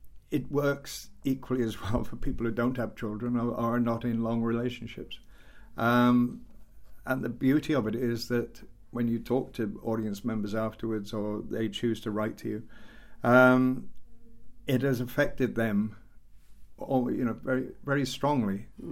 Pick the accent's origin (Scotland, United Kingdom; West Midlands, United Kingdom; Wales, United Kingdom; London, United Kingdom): Wales, United Kingdom; I'm afraid the easy answer is to say that I'm Welsh and we cry all the time. We don't cry because we're Welsh.